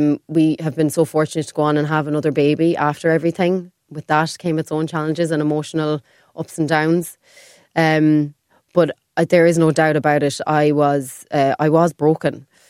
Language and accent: English; Ireland; I'm from the country. I'm not from Dublin.